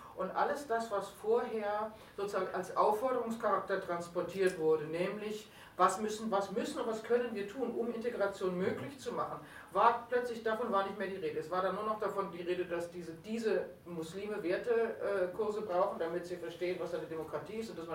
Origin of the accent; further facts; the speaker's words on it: Germany; Ich bin ja als Deutsche ständig gefragt in Österreich